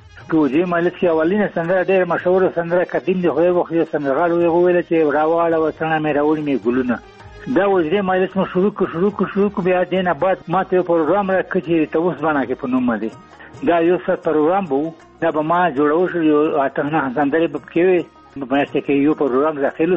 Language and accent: Pashto; Khost, Afghanistan; زه د خوست ولایت یم چې نوی کلي کې زیږېدلی یم، یعنی شور ولسوالۍ